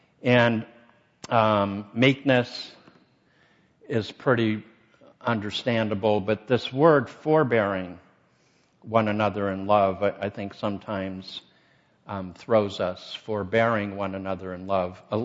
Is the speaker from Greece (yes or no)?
yes; Northern Greece, Greece; He's from the South Greek, I'm from Northern Greek.